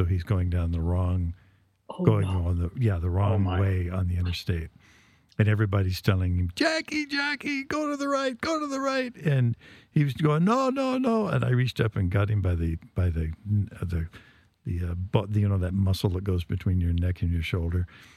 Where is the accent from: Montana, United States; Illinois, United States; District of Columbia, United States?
Montana, United States; Miles City; the guy was a banker from my hometown in Miles City